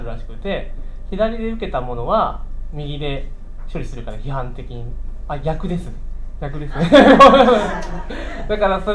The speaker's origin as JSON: {"language": "Japanese", "region": "Oita", "country": "Japan", "said": "大分から来ました。"}